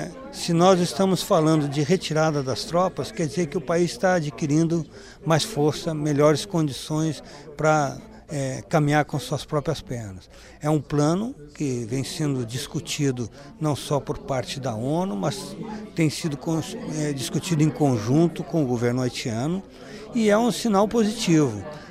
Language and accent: Portuguese; Brazil; Para mim é um grande prazer também, como brasileiro, poder estar participando dessa mensagem das Nações Unidas